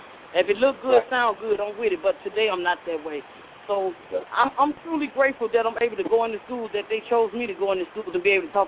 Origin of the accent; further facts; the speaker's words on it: Chicago, Illinois, United States; I'm from Chicago, Illinois, from a project called Rockwell Gardens in Chicago.